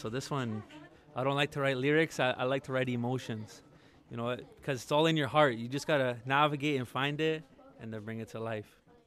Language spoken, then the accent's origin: English; Saskatchewan, Canada; I'm from Treaty 4 territory, more specifically Paiute Nation.